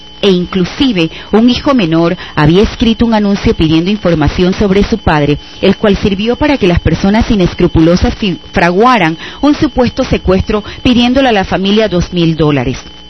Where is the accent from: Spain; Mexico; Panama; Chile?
Panama; si hoy somos como somos los panameños